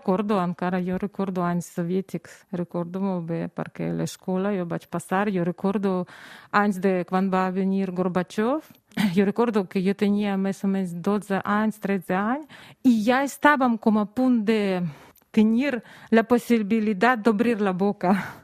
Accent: Pinsk, Brest Region, Belarus; born there; Catalan is a second language; also born or lived in Minsk; Jo vaig néixer a Pinsk, que és a prop de la frontera amb Polònia, més o menys a 100 quilòmetres de Polònia i també amb Ucrània, però després vaig passar molts anys a Minsk amb els meus germans

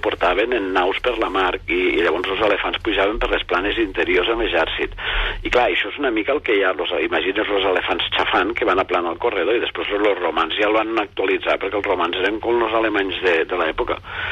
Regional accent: Catalonia, Spain; Jo sóc del sud, jo sóc de les Terres de l'Ebre

